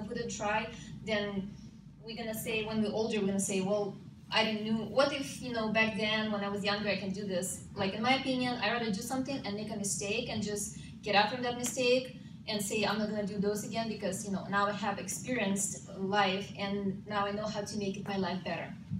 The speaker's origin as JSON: {"language": "English", "country": "Ukraine", "tie": "born or raised there", "second_language": "English", "moved": "yes", "lives_now": "United States", "said": "My story, I was raised and born in Ukraine, and my life was amazing until I came to America and I realized my life was sunk."}